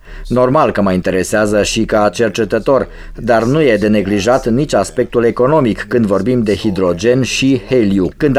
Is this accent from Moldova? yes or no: no; Italy; Romanian is a second language; now in Romania; Eu sunt din Italia, sunt cercetător la Institutul de Geofizică din Roma